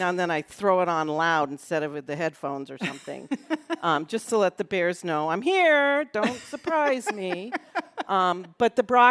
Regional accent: Massachusetts, United States; I grew up in Western Mass.

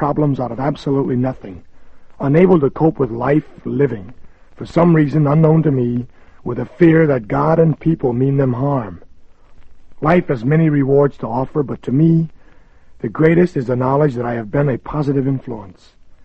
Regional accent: Crockett, California, United States; When at 23 I ran for constable in my hometown of Crockett, California

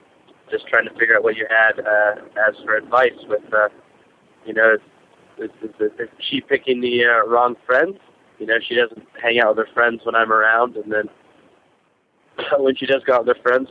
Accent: Colorado, United States; I'm from Colorado. 29 years old.

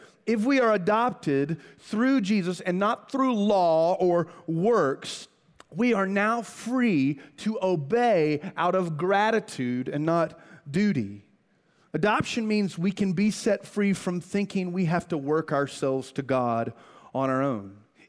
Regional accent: Greenville, United States; And I told her I was from Greenville, and I owned this jacket in college.

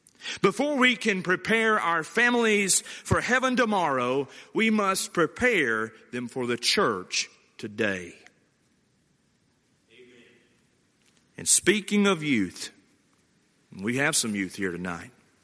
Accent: Alabama, United States; And I grew up in Walker County, Alabama, Bible bowls right and left every month.

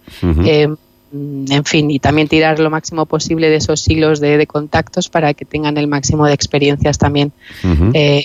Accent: Bilbao, Basque Country, Spain; also born or lived in Madrid; now in Mallorca, Spain; Entonces yo siempre reclamo mi origen de Bilbao, no sé, me siento como bilbaína de corazón uh-huh. y ahora mallorquina de adopción.

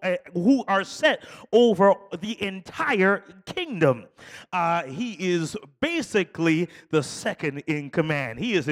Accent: Brooklyn, New York, United States; I grew up in Brooklyn, and your pastor grew up in Southeast D.C.

